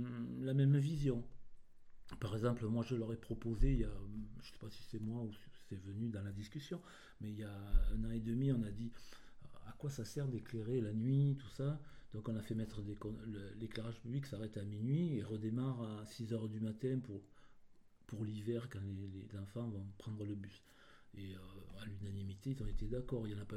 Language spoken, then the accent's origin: French; Valleraugue, Occitanie, France; Donc je suis né à Valérenque, j'ai parcouru, adolescent, toutes les garrigues, découvert avec les copains